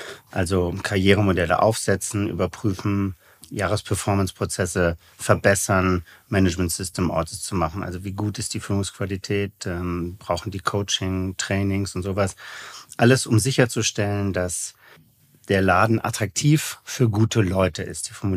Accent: Bonn, North Rhine-Westphalia, Germany; von Bonn, wo ich herkomme

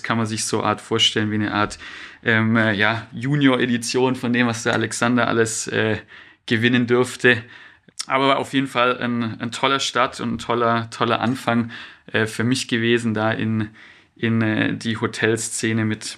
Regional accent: Stuttgart, Baden-Württemberg, Germany; Ich komme auch selber aus Stuttgart, 1990 da geboren, also jetzt 33 Jahre alt.

